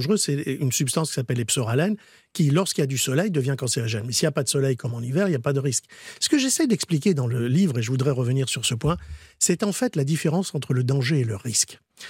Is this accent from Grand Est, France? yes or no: no; Nice, Provence-Alpes-Côte d'Azur, France; je suis niçois, donc j'adore les recettes niçoises, les recettes de Provence.